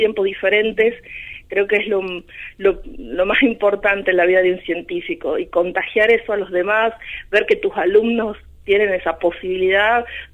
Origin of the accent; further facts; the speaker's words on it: Tucumán, Argentina; Soy nacida, crecida y educada en Tucumán.